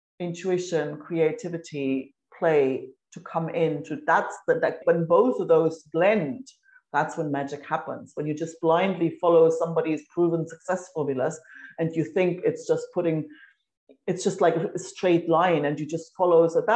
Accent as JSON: {"language": "English", "country": "Germany", "tie": "born or raised there", "also_born_or_lived": "Australia / United Kingdom", "moved": "yes", "lives_now": "Spain", "said": "So I grew up in Germany, then moved to Australia, lived in the UK, and 18 years ago, I packed all up, moved to Spain"}